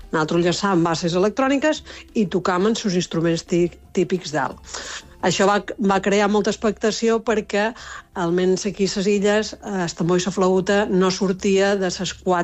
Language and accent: Catalan; Formentera, Balearic Islands, Spain; som els quatre de Formentera